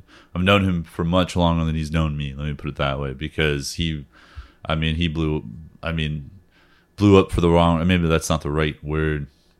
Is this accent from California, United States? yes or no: no; Orlando, Florida, United States; I'm from Orlando. Playing in Orlando, Florida.